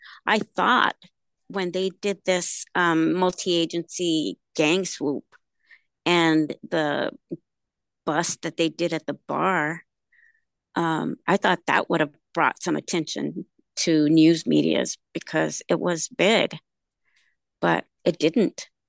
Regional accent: California, United States; A Mother's Voice goes to Sacramento, because I'm from California.

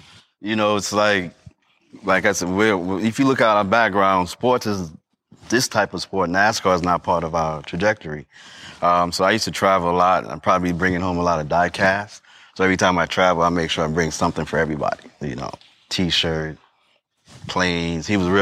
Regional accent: Brooklyn, New York, United States; So I grew up in Brooklyn in the crack era. So … you know, those are all like my contemporaries, because we all kind of hovered together in one way or the other coming out of New York, so out of Brooklyn.

